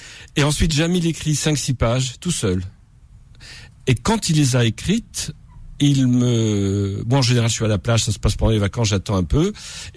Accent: Corsica, France; Moi, je suis très paresseux parce que je suis corse.

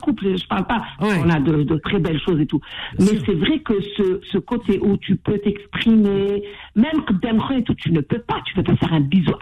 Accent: Algiers, Algiers Province, Algeria; Ben, tu sais que moi j'ai grandi à Alger avec un papa

